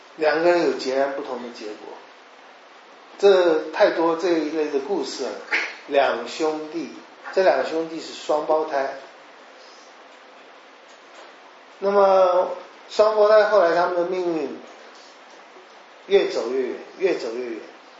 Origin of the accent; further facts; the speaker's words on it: Taiwan; 从小到大我在台湾长大